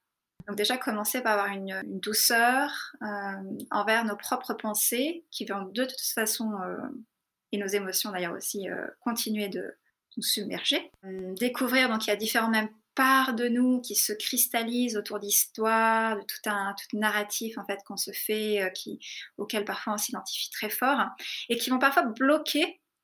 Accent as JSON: {"language": "French", "country": "France", "also_born_or_lived": "India", "moved": "as an adult", "said": "je suis partie à 18 ans de France"}